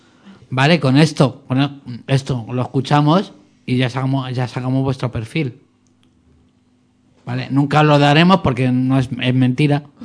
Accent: Madrid, Community of Madrid, Spain; pues somos de Madrid, ¿no?

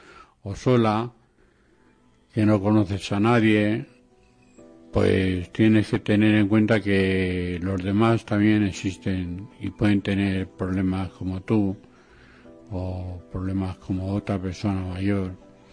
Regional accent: Fuenlabrada, Community of Madrid, Spain; Yo soy de Fuenlabrada, pero quizás venga

